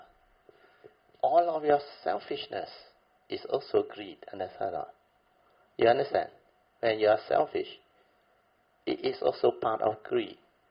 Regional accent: Malaysia; We are especially Malaysian, no?

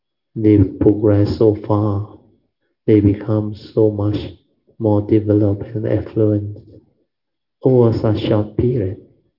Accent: Malaysia; But Malaysian, being Malaysian, we have a lot of good, talented people.

